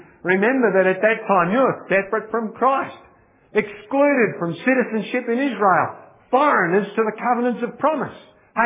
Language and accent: English; Australia; born there; I'm fair dinkum Australian. I was born in Australia.